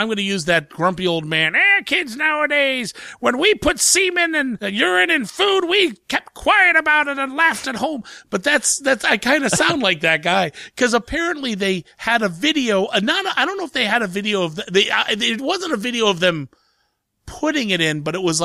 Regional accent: Ohio, United States; I'm from Central Ohio, and it happened in the Central Ohio area.

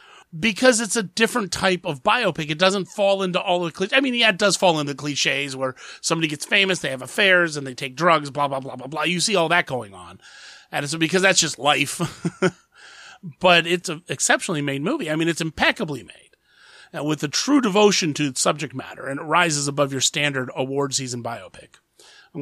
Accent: Columbus, Ohio, United States; I grew up in Columbus, Ohio.

